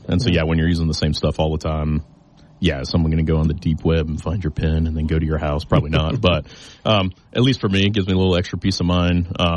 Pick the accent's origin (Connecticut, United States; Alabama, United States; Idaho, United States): Alabama, United States; I grew up in Alabama. Everybody had their own hunting shotguns and rifles and all that.